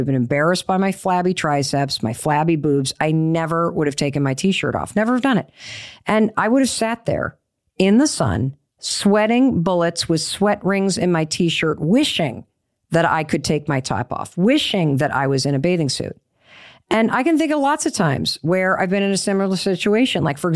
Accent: Northeast, United States; You know, we're all from the Northeast.

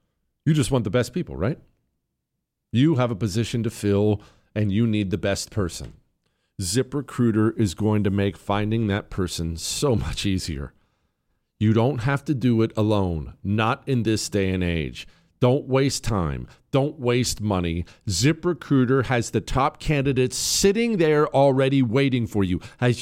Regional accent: Montana, United States; I've done it many times in my life growing up in Montana

